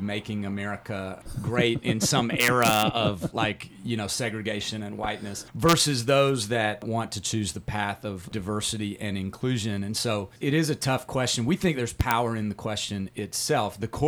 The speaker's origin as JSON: {"language": "English", "region": "Appalachia", "country": "United States", "said": "Holden and I are both a bit unique in that we're both from Appalachia."}